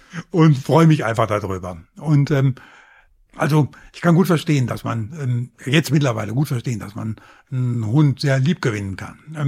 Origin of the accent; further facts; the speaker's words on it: Norden, Lower Saxony, Germany; born there; Also ich komme da gebürtig aus Norden. Norden.